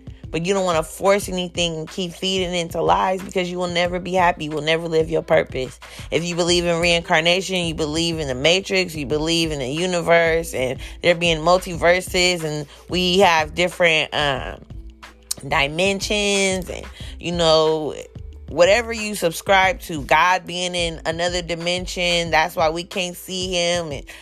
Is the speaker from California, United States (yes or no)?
yes; Oakland, California, United States; I'm like, I'm from Oakland. The options out in this motherfucker is scarce.